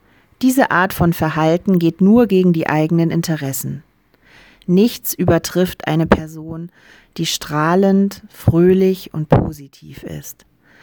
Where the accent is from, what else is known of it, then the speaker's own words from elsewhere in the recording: Frankfurt, Hesse, Germany; ich komme aus Frankfurt